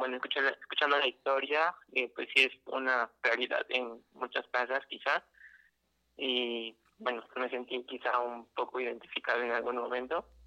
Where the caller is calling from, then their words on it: Chalco, State of Mexico, Mexico; Hablo desde aquí de Chalco.